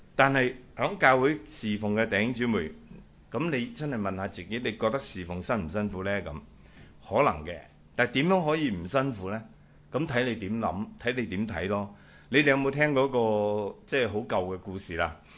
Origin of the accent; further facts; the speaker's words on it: Hong Kong; 不過即係唔係好積極開啫，我哋香港人啱啱